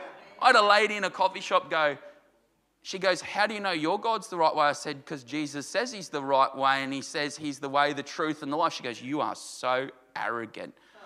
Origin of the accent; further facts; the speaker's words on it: Australia; And we're not taught that as an Australian culture, but I'm learning it more and more that it's okay to stand in your authority and be who you're called to be.